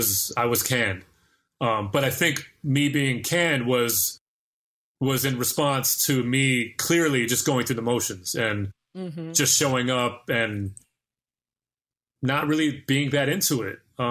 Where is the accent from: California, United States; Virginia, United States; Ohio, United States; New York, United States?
New York, United States; like I grew up, like you could practically see Queensbridge from where I grew up on the East Side